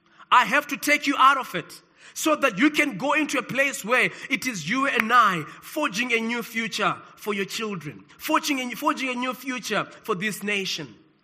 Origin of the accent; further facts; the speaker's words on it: South Africa; Many people are proud to be associated with their nations of birth. People are excited to say, I'm South African. Don't you know that I'm South African?